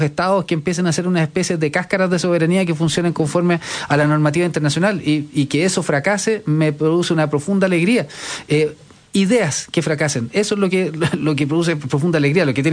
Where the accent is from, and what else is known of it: Santiago Metropolitan Region, Chile; born or raised there